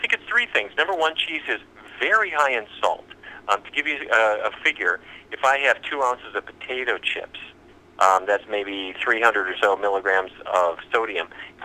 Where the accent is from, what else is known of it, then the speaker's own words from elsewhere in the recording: Fargo, North Dakota, United States; now in Washington, D.C., United States; My office in Washington, D.C., you know, I grew up in Fargo, but my office is now here in Washington, D.C.